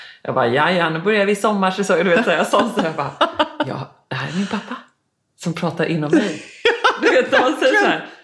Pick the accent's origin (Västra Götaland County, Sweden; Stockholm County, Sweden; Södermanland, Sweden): Västra Götaland County, Sweden; Gothenburg; Jag är bara från Göteborg.